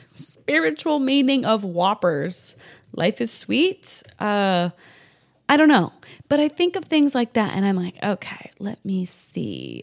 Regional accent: New England, United States; now in Texas, United States; And I grew up in New England. You don't drive vehicles on the beach.

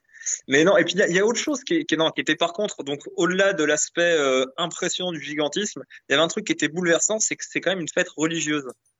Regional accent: Paris, Île-de-France, France; Moi, je suis parisien.

